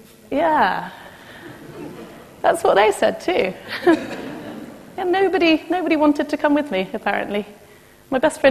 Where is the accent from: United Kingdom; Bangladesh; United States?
United Kingdom; East Midlands; Because I grew up in Rutland